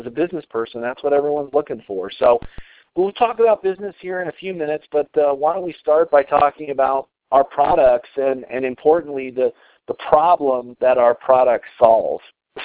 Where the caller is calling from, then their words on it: Colorado, United States; I'm calling in from Colorado tonight.